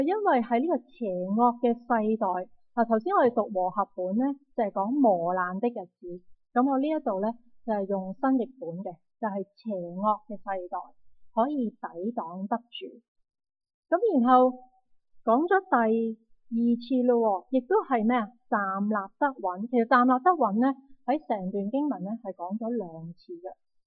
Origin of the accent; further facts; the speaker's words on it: Canada; 好简单，如果我去将我哋加拿大人嘅冰棍球 hockey 嗰个嘅制服一打出嚟